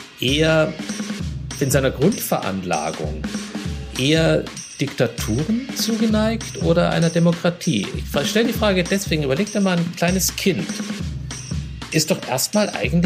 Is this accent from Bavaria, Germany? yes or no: yes; Bavaria, Germany; der ist nämlich in Bayern, was ja eigentlich meine Heimat ist